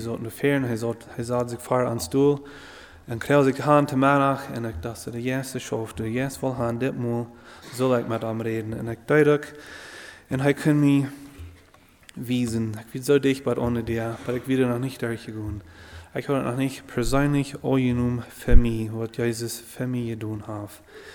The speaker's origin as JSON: {"language": "German", "region": "Ontario", "country": "Canada", "tie": "born or raised there", "also_born_or_lived": "Mexico", "said": "ich bin in Mexiko geboren hier, aber ganz in Ontario abgewachsen."}